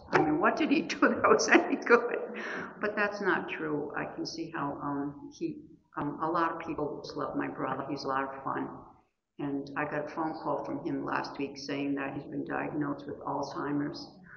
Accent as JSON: {"language": "English", "region": "Rhode Island", "country": "United States", "said": "I come from Rhode Island in the USA."}